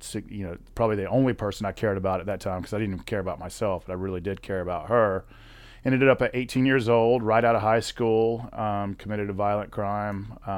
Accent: Atlanta, Georgia, United States; born there; I'm born in the south side of Atlanta, near the airport.

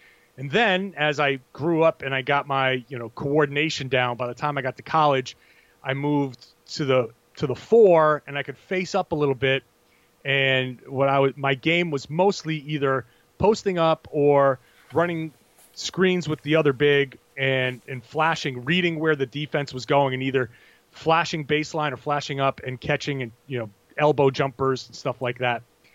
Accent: Rhode Island, United States; But I grew up in Rhode Island

